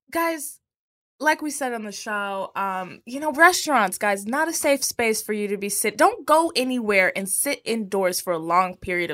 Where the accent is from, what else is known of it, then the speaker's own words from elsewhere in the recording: Texas, United States; I'm from Texas.